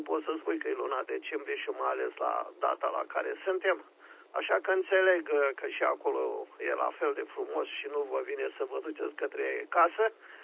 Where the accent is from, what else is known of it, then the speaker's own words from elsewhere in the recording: Focșani, Vrancea County, Romania; Eu sunt din Focșani și la noi vremea este foarte frumoasă